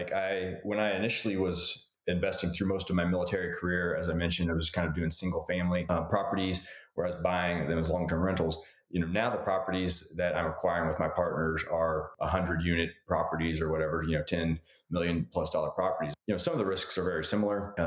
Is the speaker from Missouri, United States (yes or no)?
yes; Missouri, United States; mostly kind of back in Missouri where I grew up near my hometown and things of that nature.